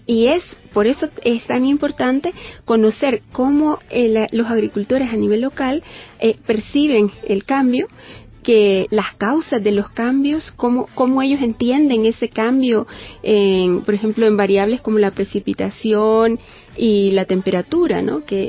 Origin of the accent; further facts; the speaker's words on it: El Salvador; Bueno, yo soy de El Salvador, soy salvadoreña